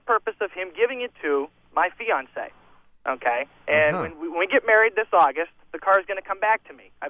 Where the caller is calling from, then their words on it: Youngstown, Ohio, United States; I'm calling you from Youngstown, Ohio.